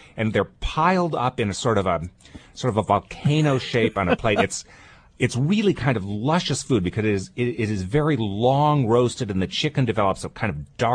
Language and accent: English; Chicago, Illinois, United States; We have been back to my hometown, Chicago, eating at one of my favorite restaurants there.